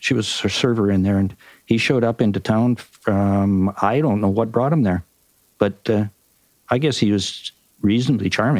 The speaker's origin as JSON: {"language": "English", "country": "Canada", "accent": "Canadian", "said": "And you have to put up with my Canadian accent too."}